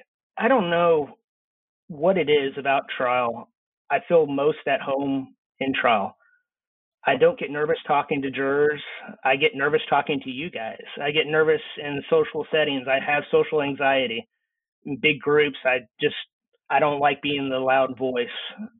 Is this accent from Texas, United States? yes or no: yes; Texas, United States; You know, I grew up in Texas, and when I was in Texas high school learning about Texas law